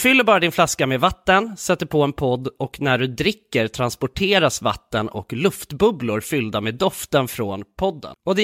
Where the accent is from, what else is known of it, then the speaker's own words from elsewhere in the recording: Sweden; jag är svensk.